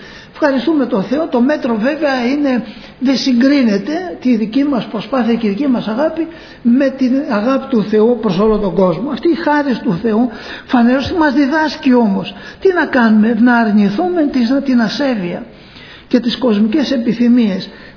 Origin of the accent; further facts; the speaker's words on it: Peloponnese, Greece; Εγώ είχα πάει στο χωριό μας, στο χωριό μου και στην Αρκαδία